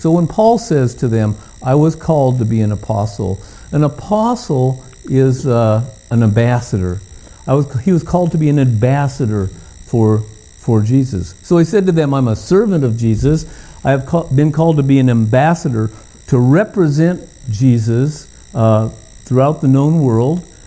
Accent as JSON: {"language": "English", "town": "Lowell", "region": "Massachusetts", "country": "United States", "tie": "born or raised there", "said": "I went to school with him. We grew up in Lowell together."}